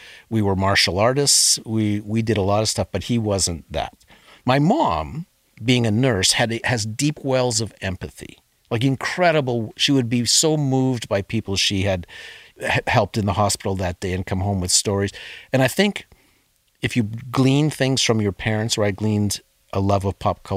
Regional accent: Sudbury, Ontario, Canada; And then growing up in Sudbury, as I said, we were glued to the television.

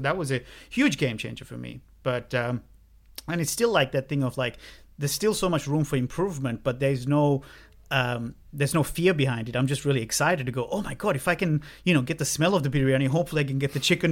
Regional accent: Sri Lanka; moved away as an adult; growing up in Sri Lanka for 19 years

